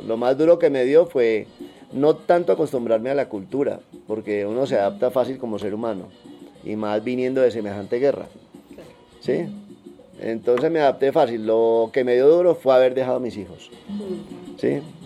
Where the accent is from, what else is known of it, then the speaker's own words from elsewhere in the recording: Medellín, Antioquia, Colombia; also born or lived in Cali; Bueno, a ver, yo nací en Cali, pero me crié en Medellín, por eso mis costumbres y mi cultura más es paisa que de Cali.